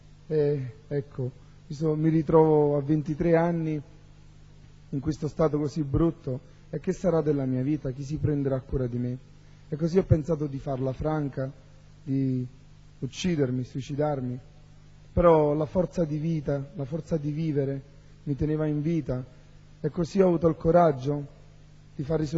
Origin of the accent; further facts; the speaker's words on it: Naples, Campania, Italy; vengo da Napoli e ho 26 anni.